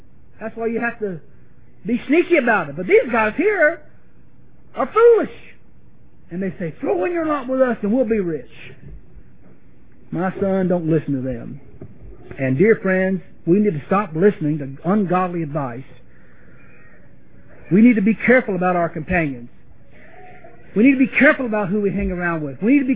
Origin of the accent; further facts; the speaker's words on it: Ireland; I'm Irish and I don't curse.